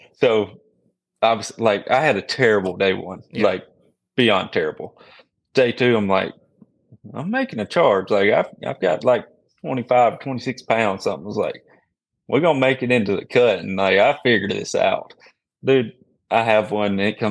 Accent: New York, United States; whenever anybody asks me, like, what's that accent? You know, where are you from? New York.

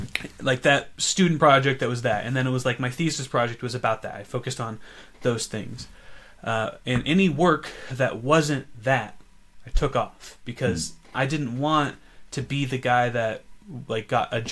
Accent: Denver, Colorado, United States; And also, I'm from Denver.

